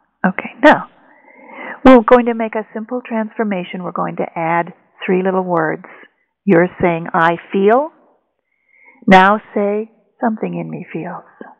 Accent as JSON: {"language": "English", "region": "Midwest", "country": "United States", "tie": "born or raised there", "said": "And I know when I grew up in the Midwest, we had only two ways of being with emotion."}